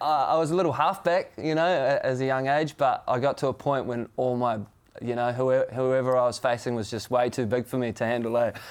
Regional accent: Raglan, Waikato, New Zealand; Yeah, first of all, I'm from Raglan.

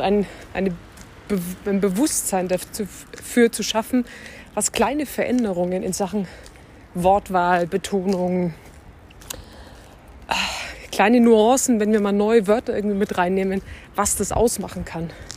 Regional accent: Pappenheim, Bavaria, Germany; Pappenheim ist sozusagen meine Heimat.

